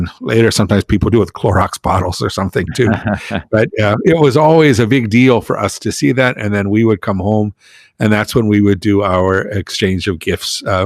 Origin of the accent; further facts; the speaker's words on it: Pittsburgh, Pennsylvania, United States; And I can tell you that growing up in Pittsburgh, you didn't always see a star, and then you just kind of pretend that you saw a star.